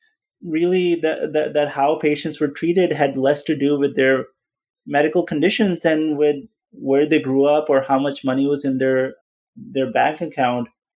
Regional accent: Pakistan; it was very different in many ways growing up in Pakistan and going to medical school in Pakistan

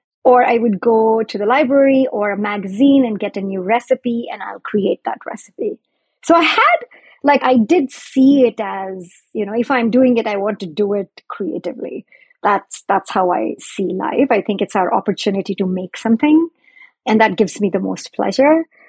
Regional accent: India; I grew up in a household where my mother loved to cook. I grew up in India.

